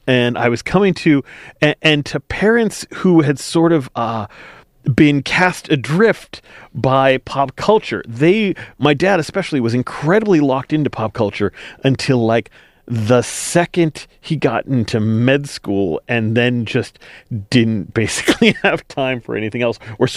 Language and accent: English; Oklahoma, United States; also born or lived in Belgium; I was born in Belgium. And I sort of came into consciousness, aside from a couple scattered memories of Europe, I came into consciousness in Oklahoma.